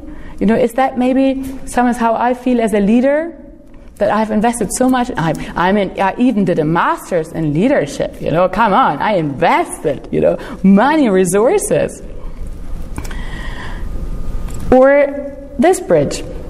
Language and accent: English; Hamburg, Germany; because I come from Hamburg where everything is flat.